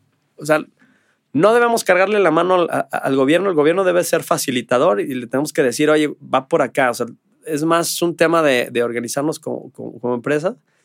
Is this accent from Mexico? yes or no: yes; Mexico; Y yo creo que como mexicanos sí lo tenemos